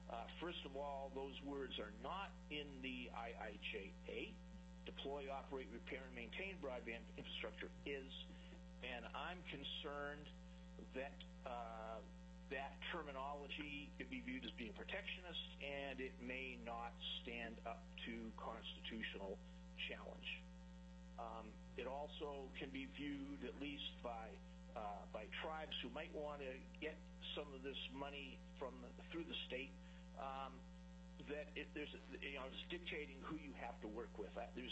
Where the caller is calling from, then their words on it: Bethel, Alaska, United States; I am calling from Bethel.